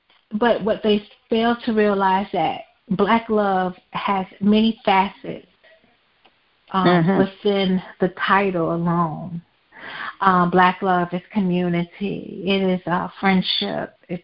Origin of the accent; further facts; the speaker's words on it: New Jersey, United States; also born or lived in Thomasville, United States; I am originally from North New Jersey. I was born and raised there and graduated from high school at Essex County Vocational Technical High School.